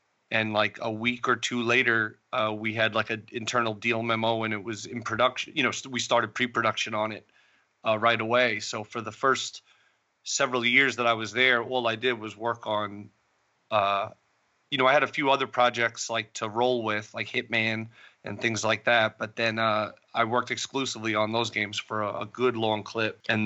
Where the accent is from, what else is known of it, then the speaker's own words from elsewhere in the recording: Queens, New York, United States; You know, like growing up in New York. I grew up in Queens, New York